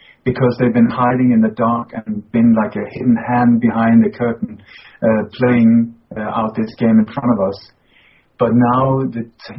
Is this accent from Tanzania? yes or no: no; Denmark; Well, I was born in Denmark many years ago, and I grew up in a family that was very much involved in the resistance movement against the Nazi occupation of Denmark during the Second World War.